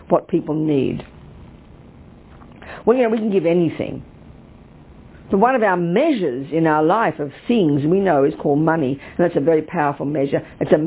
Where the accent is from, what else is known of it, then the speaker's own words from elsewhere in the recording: United States; I'm just trying to show off because I'm American as well